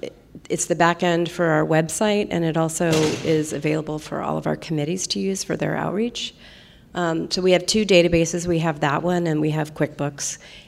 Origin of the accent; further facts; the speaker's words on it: San Francisco, California, United States; I'm an alcoholic from San Francisco.